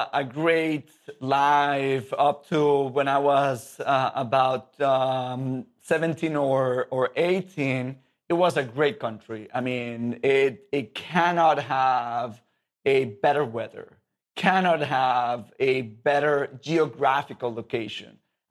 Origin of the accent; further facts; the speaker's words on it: Caracas, Capital District, Venezuela; English is a second language; now in United States; in the mornings and in the afternoons, it was me delivering in my hometown, Caracas.